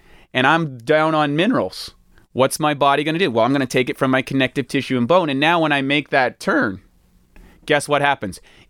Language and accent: English; Canada; I'm from Canada, and I was really into hockey